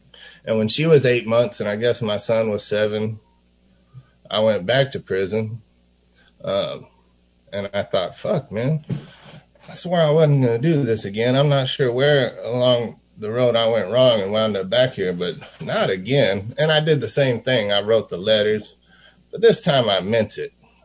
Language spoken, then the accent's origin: English; Austin, Texas, United States; I stepped out of the car, the same house I grew up in Travis Heights